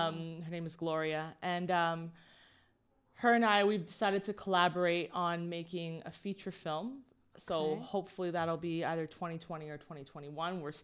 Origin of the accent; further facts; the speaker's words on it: Scarborough, Ontario, Canada; So I went to the heart of Scarborough. I grew up in the heart of Scarborough, yeah, as well.